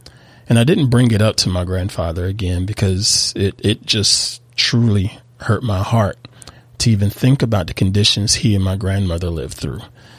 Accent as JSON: {"language": "English", "region": "Southern United States", "country": "United States", "said": "Yes, I'm a Southerner. I love Southern fried foods. I love Southern rituals of saying hello to complete strangers while you're passing by."}